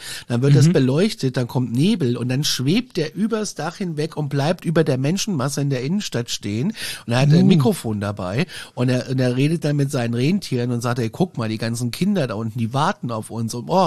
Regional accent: Kassel, Hesse, Germany; In meiner Heimatstadt Kassel.

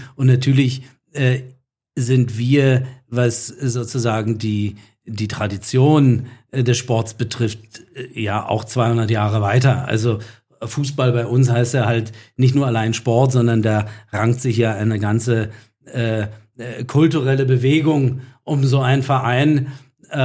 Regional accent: Berlin, Germany; versucht wieder in meiner Heimat, also in Berlin, Fuß zu fassen.

